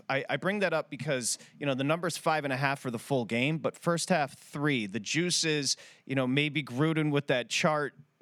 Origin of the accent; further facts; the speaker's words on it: Michigan, United States; now in Las Vegas, United States; I would just like you to know that we've got you covered here in Vegas, but all my friends, I'm from Michigan.